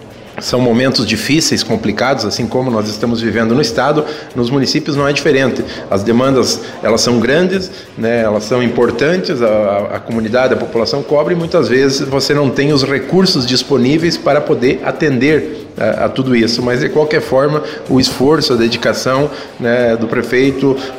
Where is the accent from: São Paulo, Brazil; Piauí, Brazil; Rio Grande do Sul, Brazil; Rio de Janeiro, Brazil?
Rio Grande do Sul, Brazil; Santo Augusto; sou aqui de Santo Augusto, me criei na agricultura